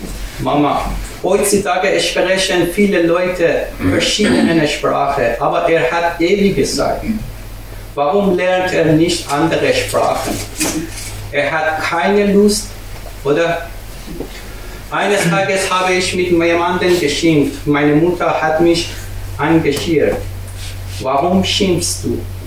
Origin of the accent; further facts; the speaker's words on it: Iran; German is a second language; moved away as an adult; now in Austria; Wir kommen aus dem Iran. Seit 4 Jahren sind wir in Österreich.